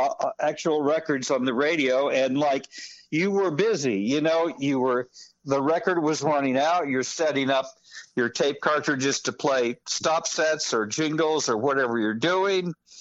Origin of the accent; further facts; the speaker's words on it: Texas, United States